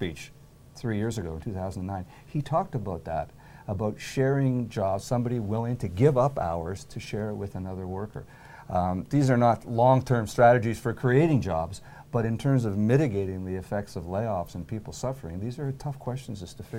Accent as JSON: {"language": "English", "country": "Canada", "lives_now": "United States", "said": "I should say as a Canadian, the work-share programs are quite a bit more robust in Canada."}